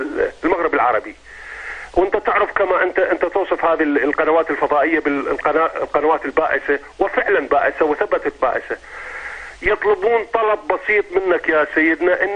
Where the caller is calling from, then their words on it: United Kingdom; أنا أكلمك من بريطانيا